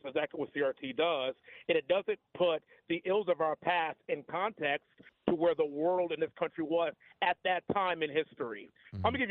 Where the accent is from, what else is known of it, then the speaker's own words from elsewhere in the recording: United States; I'm defined first by being an American.